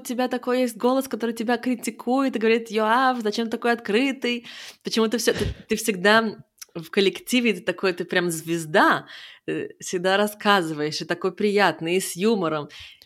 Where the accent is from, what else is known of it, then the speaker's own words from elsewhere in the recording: Israel; И мы выросли в Израиле.